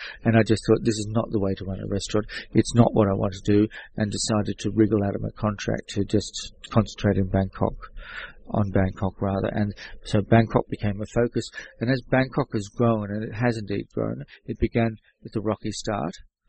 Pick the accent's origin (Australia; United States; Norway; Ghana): Australia; But luckily I'm Australian and I'm illiterate